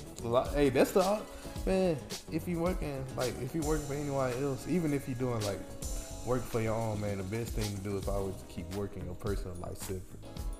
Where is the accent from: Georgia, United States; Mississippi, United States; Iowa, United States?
Mississippi, United States; I just tell them I'm from Mississippi.